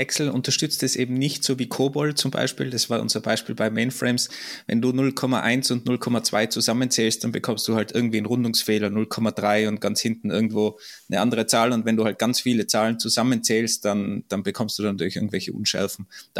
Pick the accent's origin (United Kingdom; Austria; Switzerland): Austria; weil bei uns in Österreich, wir machen das nicht